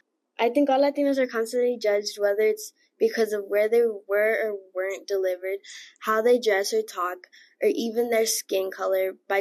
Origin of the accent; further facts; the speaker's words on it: Arizona, United States; born there; I was born in Arizona, but growing up, I went to Mexico a lot because I have a lot of family over there.